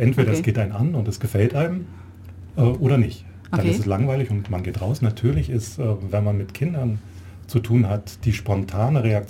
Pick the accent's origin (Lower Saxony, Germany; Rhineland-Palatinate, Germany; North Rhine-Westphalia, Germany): Lower Saxony, Germany; Hanover; ich komme aus Norddeutschland, aus Hannover, habe da Sozialpsychologie und Germanistik, Literaturwissenschaft studiert